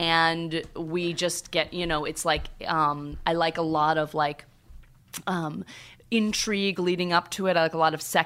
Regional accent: Boston, Massachusetts, United States; I grew up in Boston, which is all Irish Catholic.

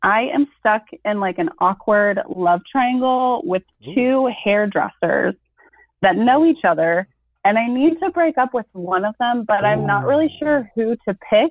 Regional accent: Missouri, United States; I am from Missouri.

